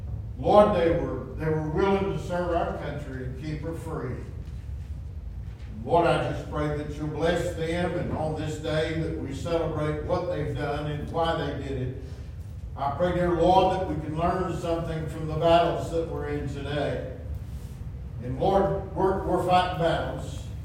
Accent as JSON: {"language": "English", "country": "United States", "said": "And I'm glad to say I'm an American."}